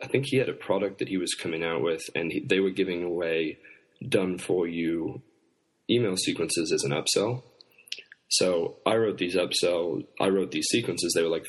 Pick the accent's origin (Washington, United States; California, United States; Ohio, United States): California, United States; 20 minutes from my hometown, in California where my parents lived.